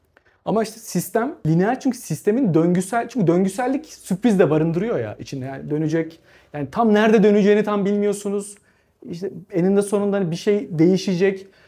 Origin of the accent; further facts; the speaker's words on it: Gaziantep, Turkey; Ben Antepliyim. Antep'te şey vardır.